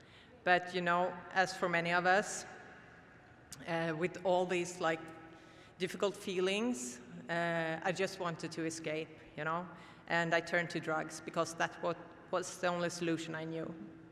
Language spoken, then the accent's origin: English; Sweden; first language Swedish; English is a second language; since I'm from Sweden, I guess you already understood, like, usually I don't speak English, I speak Swedish, and usually I share in Swedish, but I will do it in English tonight